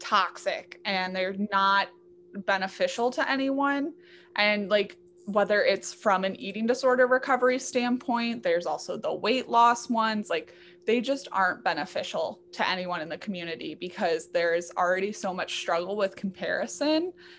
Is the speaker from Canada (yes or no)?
no; Russia; as a white person, like, I come from Russia, you can't get much whiter than that.